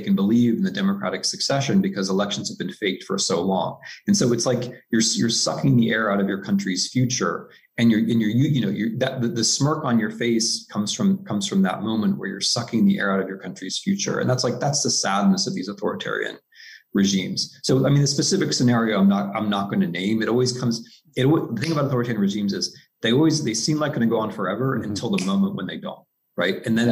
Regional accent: United States; I mean, as an American, I believe my own democracy is a work in progress.

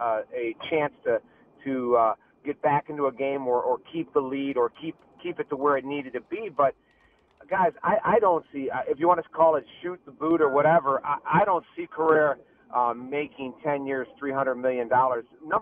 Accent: Rochester, United States; Yeah, I am from Rochester

